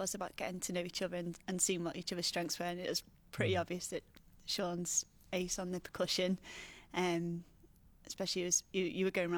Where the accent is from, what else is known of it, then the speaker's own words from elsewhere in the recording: Liverpool, North West England, United Kingdom; I was born and bred in Liverpool